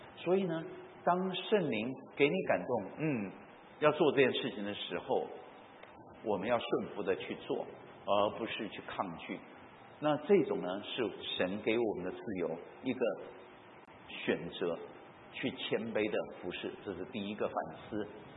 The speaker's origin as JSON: {"language": "Chinese", "country": "Taiwan", "tie": "born or raised there", "said": "我们在农村长大呢，台湾因为信仰自由，哇，一个村子里面，小小村子十几个偶像啊"}